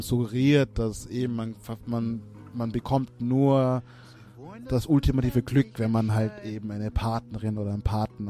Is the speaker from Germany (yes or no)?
no; Austria; German is a second language; weil Deutsch ist nicht meine Muttersprache. Klar, ich bin in Österreich aufgewachsen und bin mit Deutsch sozialisiert